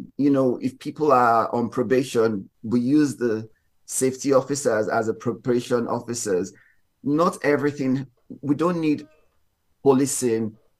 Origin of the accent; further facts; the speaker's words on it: Houston, Texas, United States; In, you know, growing up in Texas, I mean, I love Houston, it's home for me